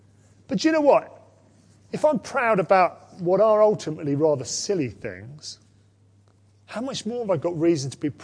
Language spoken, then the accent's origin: English; United Kingdom; I'm also proud of being British.